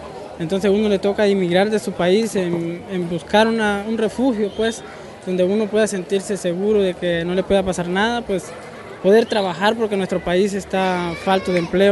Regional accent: Colón, Honduras; vengo de Honduras, del departamento de Colón. Me vine por la situación que se está viviendo en nuestro país, Honduras

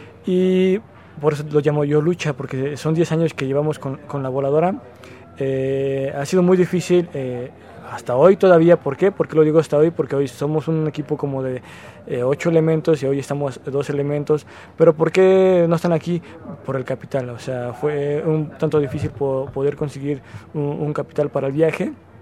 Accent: Tultepec, State of Mexico, Mexico; representando de dónde soy, de Tultepec, Estado de México.

